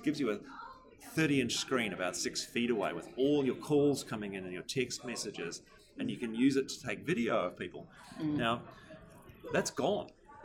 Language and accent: English; New Zealand; I'm a natural optimist. Comes with being a Kiwi